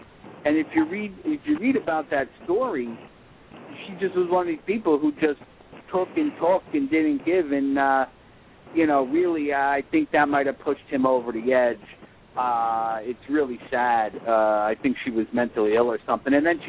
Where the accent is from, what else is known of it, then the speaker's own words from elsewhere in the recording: New York, United States; I'm from the New York area